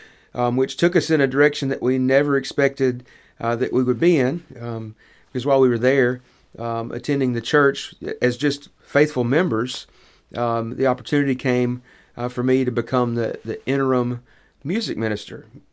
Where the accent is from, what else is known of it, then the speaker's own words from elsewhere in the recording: Houston, Mississippi, United States; So I'm originally from Houston, Mississippi, born and raised. My wife and I both grew up there, graduated from high school there. And so that is home. That's where all of our family lives.